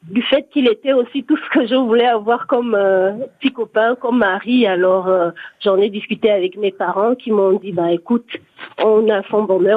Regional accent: Gabon; moved away as an adult; now in France; Oui, je suis née au Gabon et j'ai grandi là-bas. Je suis arrivée en France à 24 ans.

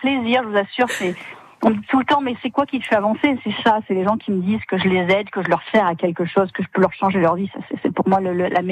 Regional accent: Corsica, France; Moi, je suis corse, j'aime bien méditer couché.

